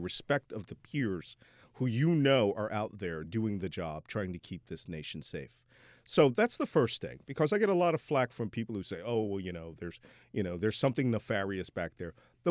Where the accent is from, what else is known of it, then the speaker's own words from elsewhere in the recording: Philadelphia, Pennsylvania, United States; now in Hudson, United States; even though I live in Hudson, I am a Philadelphian by nature.